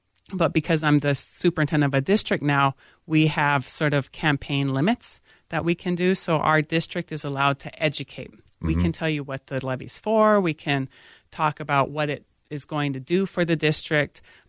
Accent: Montana, United States; I grew up on the Blackfeet Indian Reservation.

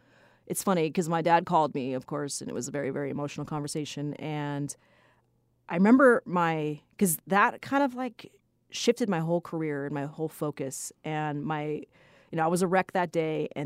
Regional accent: California, United States; But growing up in California, hockey's there, but it's not like one of the sports that we really follow

